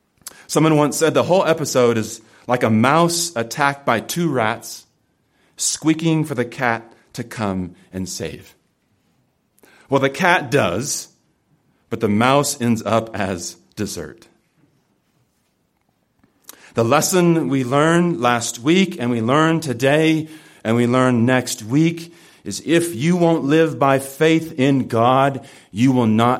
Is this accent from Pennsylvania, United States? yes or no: no; California, United States; Yes, I'm from California. We put the definite article before the highways.